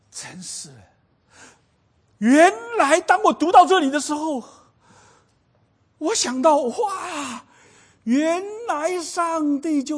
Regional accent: China; 60大寿，我们中国人也是周岁，我们中国人以前也过的哈。我问我妈妈，我妈说我们以前也过的啊。

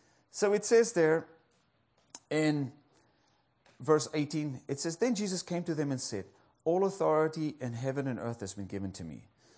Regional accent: South Africa; now in United States; I'm South African. I was born there. I'm also now American citizen, so I'm African-American.

